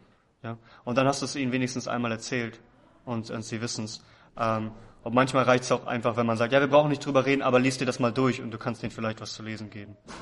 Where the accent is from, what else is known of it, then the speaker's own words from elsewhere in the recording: Northern Germany, Germany; ich bin Norddeutscher, ich komme von der Ostsee